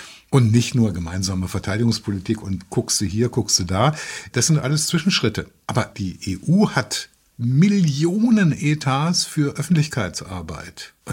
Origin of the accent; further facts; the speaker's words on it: Rhineland, Germany; wir stammen aus dem Rheinland, deshalb ist der Weg nicht weit, ich war großer Bonn-Fan